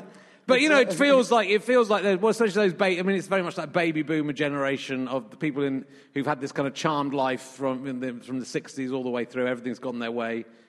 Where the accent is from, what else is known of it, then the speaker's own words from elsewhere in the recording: Yorkshire and the Humber, United Kingdom; born there; I was born in Yorkshire, so that's